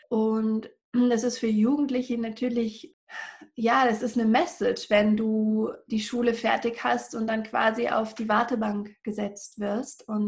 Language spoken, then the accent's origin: German; Berlin, Germany; Also einmal bin ich aufgewachsen in Berlin-Hellersdorf. Das ist so ein Plattenbaugebiet in Berlin, relativ am Rand. Und am Anfang, als ich Kind war, war das sozusagen der kinderreichste Bezirk in Berlin.